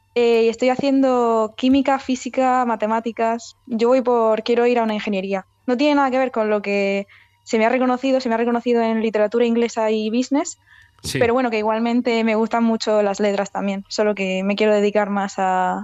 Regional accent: Almería, Andalusia, Spain; Yo de Roquetas no soy, yo soy de Almería.

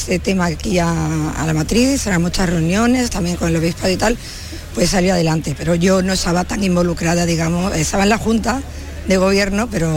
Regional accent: Cádiz, Andalusia, Spain; now in Brussels, Belgium; Yo soy de Cádiz.

